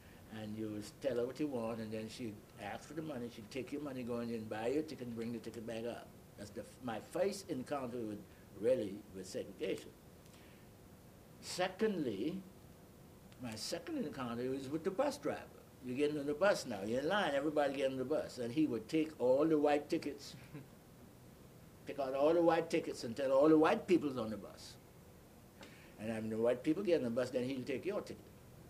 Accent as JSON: {"language": "English", "town": "Crooked Island", "country": "Bahamas", "tie": "born or raised there", "also_born_or_lived": "Nassau", "said": "At an early age, my mother sent me to an island about 365 miles away from Nassau called Crooked Island, C-R-O-O-K-E-D Island."}